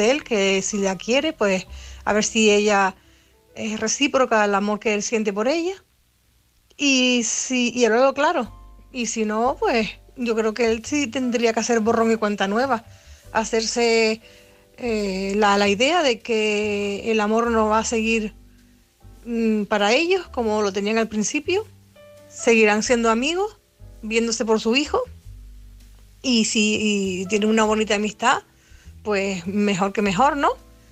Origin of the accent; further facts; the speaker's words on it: A Coruña, Galicia, Spain; de Coruña.